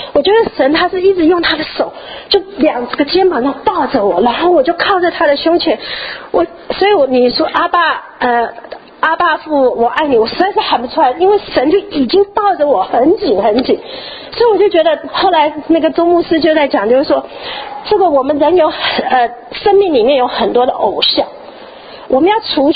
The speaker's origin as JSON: {"language": "Chinese", "country": "Taiwan", "said": "我说我是从台湾来的，跟你们的背景很不一样"}